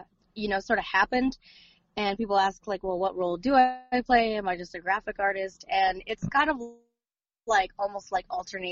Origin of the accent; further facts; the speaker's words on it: Anchorage, Alaska, United States; born there; I was born not here in Wasilla, but in Anchorage, which is just like 45 minutes away.